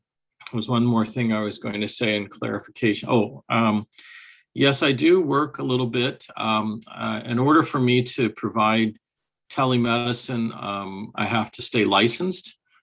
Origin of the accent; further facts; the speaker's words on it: Overland Park, Kansas, United States; I'm from the Kansas side of Kansas City, Kansas. And in fact, my particular municipality is called Overland Park.